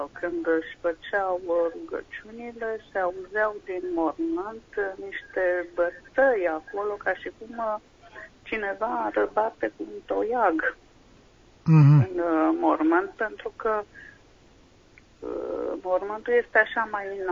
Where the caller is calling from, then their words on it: Bucharest, Romania; Bună seara. Sunt din București